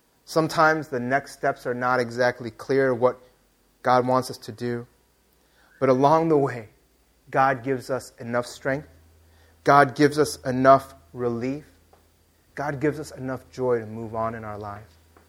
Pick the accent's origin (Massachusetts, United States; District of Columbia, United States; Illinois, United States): Illinois, United States; Chicago; I grew up in Chicago, which is a city in the United States, and they have this baseball team.